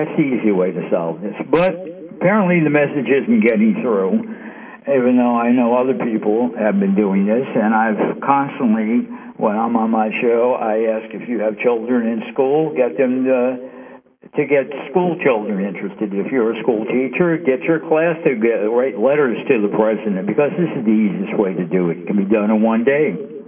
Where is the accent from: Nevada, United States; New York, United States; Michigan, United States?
New York, United States; because I am from New York, and in New York we talk very, very fast, because the pace of life here is very, very fast, and for us it's normal.